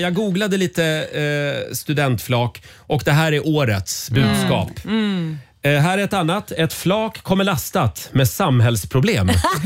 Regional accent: Sweden; Ja, ja, självklart. Ja. Jag är ju svensk. Ja. Så att jag bet ihop bara.

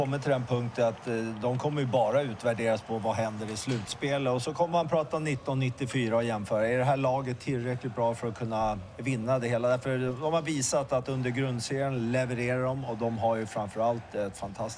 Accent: Sweden; Han öppnar i munnen efter 10 sekunder och då upptäcker de att vi är svenskar.

